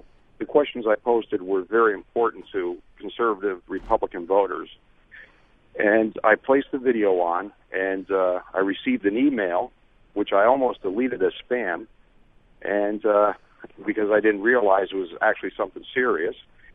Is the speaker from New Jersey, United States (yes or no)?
yes; Franklin, New Jersey, United States; I'm from Franklin, New Jersey.